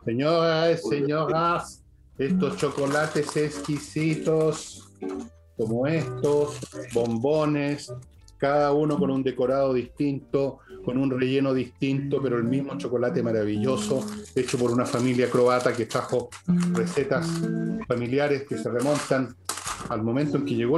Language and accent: Spanish; Chile; Como muchos chilenos, yo creo que se acordarán de esto del el vino con agua.